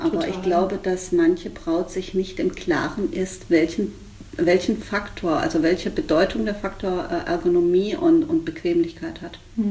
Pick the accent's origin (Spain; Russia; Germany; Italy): Spain; German is a second language; als Spanierin